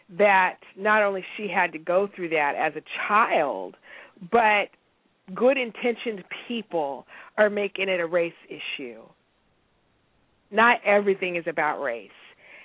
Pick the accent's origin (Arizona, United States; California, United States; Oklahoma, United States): California, United States; San Diego; I grew up in San Diego.